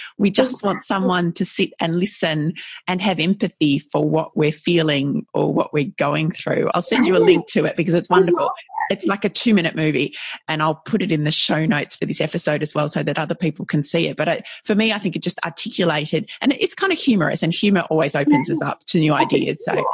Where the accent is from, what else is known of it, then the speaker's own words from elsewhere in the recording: Ballarat, Victoria, Australia; here in my hometown of Ballarat